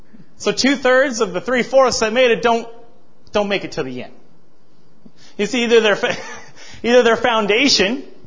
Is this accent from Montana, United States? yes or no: yes; Montana, United States; You see, I'm from Montana. I look at people when I pass them. I found out you don't do that, you know, in big cities